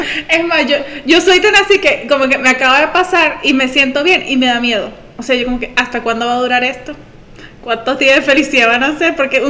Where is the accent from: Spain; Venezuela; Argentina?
Venezuela; casi todos somos venezolanos